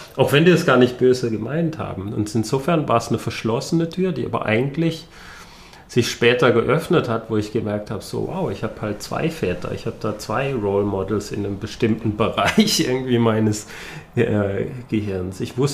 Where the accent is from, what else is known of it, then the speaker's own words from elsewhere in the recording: Baden-Württemberg, Germany; Ich bin im Schwarzwald aufgewachsen und war das so ziemlich der Einzige, der ein bisschen anders aussah.